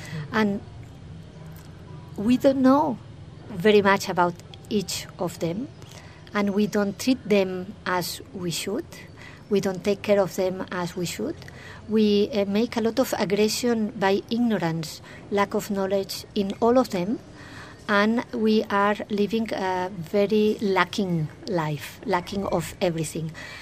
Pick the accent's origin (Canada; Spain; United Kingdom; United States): Spain; now in Delhi, India; No, I'm from Spain. Mm. I live in Delhi. Mm. I have been living in Delhi for 8 years.